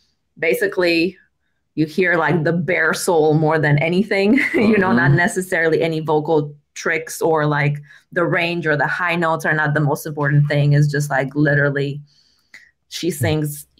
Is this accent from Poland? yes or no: yes; Poland; So I grew up in Poland on a farm.